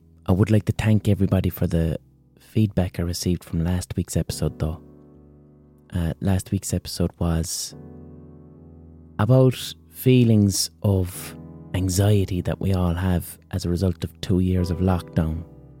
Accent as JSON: {"language": "English", "town": "Limerick", "region": "Munster", "country": "Ireland", "accent": "Limerick", "said": "these two lads have Cork accents, which are quite similar to my Limerick accent, but a bit more cheerful."}